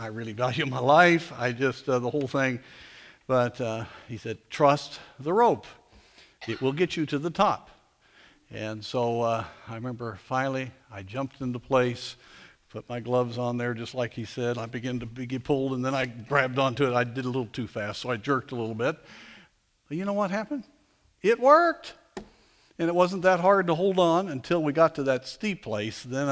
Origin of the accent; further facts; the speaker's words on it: Durango, Colorado, United States; As you know, I grew up in Durango, Colorado